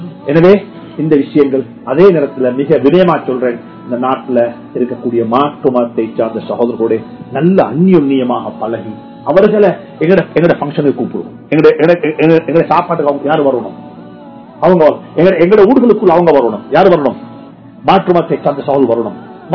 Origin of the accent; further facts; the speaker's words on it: Wattala, Western Province, Sri Lanka; நான் வத்தலையை சேர்ந்தவர், எங்க ஊர் கொழும்புல வத்தலை, நான் ஒரு கிறிஸ்டியன், நான் பௌத்தனாக இருந்து கிறிஸ்டியனுக்கு மாறினவன்